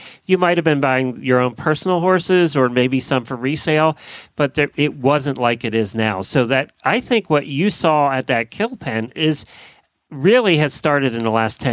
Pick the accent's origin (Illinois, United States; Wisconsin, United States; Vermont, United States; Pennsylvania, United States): Pennsylvania, United States; New Holland; So this is interesting because I grew up in New Holland, Pennsylvania. I went to high school there.